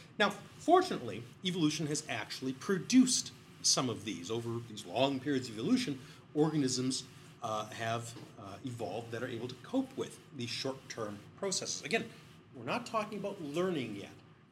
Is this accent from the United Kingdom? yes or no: yes; United Kingdom; born there; can't tell by my accent. I was born in the UK